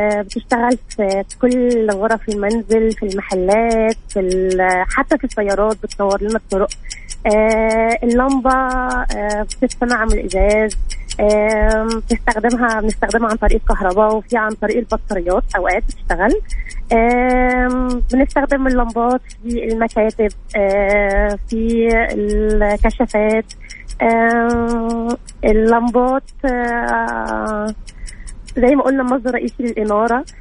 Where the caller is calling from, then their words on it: Riyadh, Riyadh Province, Saudi Arabia